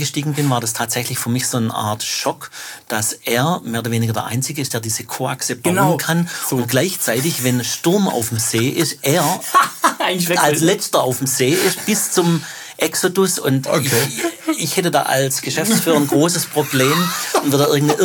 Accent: Baden-Württemberg, Germany; Ja, also große Firmen, hat's wo ich herkomme, aus Stuttgarter Bereich

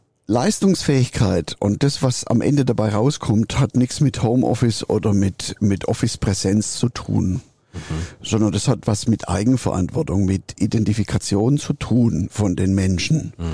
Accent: Swabia, Germany; Also, weißt du, ich komme ja aus Schwaben.

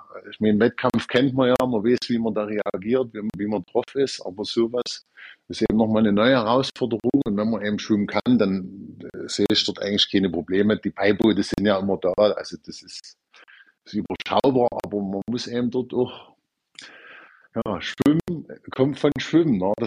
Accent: Chemnitz, Saxony, Germany; man hört es ja an meinem Dialekt, ich komme aus Chemnitz in Sachsen, das ist am Fuße des Erzgebirges, also ich bin eher Gebirgsmensch als wie immer vom Meer

